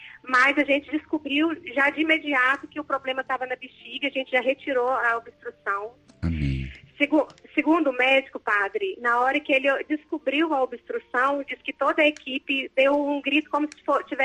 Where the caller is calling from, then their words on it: Pará de Minas, Minas Gerais, Brazil; Eu falo de Pará de Minas, Minas Gerais.